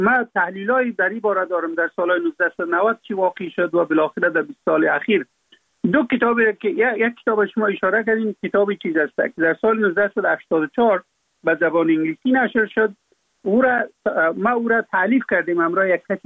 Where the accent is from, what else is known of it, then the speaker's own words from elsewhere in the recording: Afghanistan; در اونجا فقط من افغان هستم